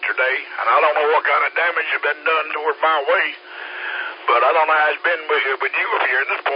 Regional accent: Chesterfield, South Carolina, United States; I'm from Chesterfield, South Carolina.

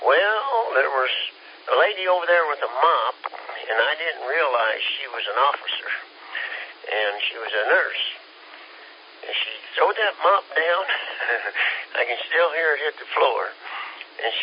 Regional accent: Kansas, United States; I'm from Kansas. I'm a little slow.

